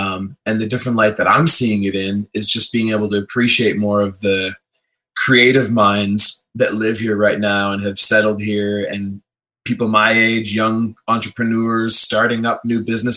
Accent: Stratford, Ontario, Canada; also born or lived in Toronto; since I moved from Toronto to back to my hometown in Stratford like a year and a half ago or something.

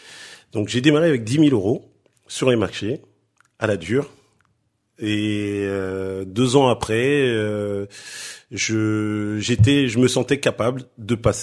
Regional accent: Champigny-sur-Marne, Île-de-France, France; also born or lived in Cameroon; Je suis natif du Cameroun. Mmh. Mes parents ont émigré en France en 82. On a atterri à Champigny-sur-Marne, dans les cités, dans les quartiers difficiles. D'où mon installation aujourd'hui à Champigny

